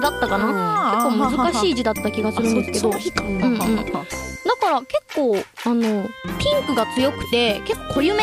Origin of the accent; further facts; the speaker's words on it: Amami, Kagoshima, Japan; 私の地元が何回かちょいちょい行ってるんですが、奄美大島なんですね